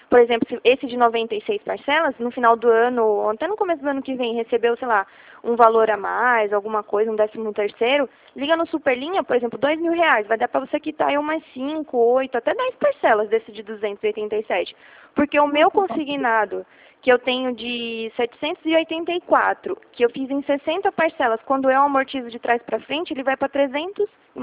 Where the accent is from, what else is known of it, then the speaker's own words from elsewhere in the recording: Atibaia, São Paulo, Brazil; eu sou daqui de Atibaia, que é 11.